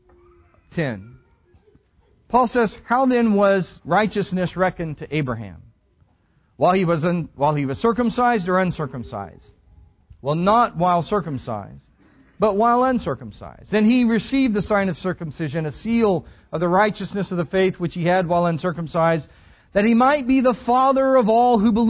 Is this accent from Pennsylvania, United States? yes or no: no; San Antonio, Texas, United States; When I grew up in San Antonio, my mother worked at Southwestern Bell.